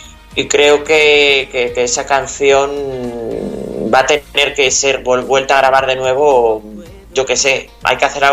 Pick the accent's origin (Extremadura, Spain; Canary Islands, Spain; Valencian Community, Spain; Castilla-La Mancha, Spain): Valencian Community, Spain; Alicante; Hombre, claro que sí, en mi tierra.